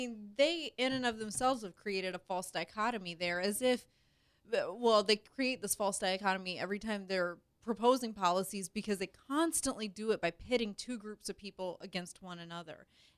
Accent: Hawaii, United States; I'm not Native American. I am Hawaiian.

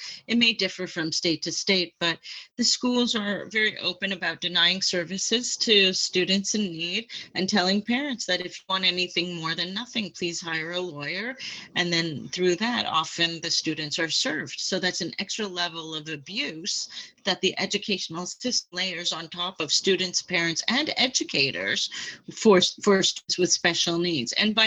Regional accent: Canada; now in United States; I'm from Canada, from another country as well

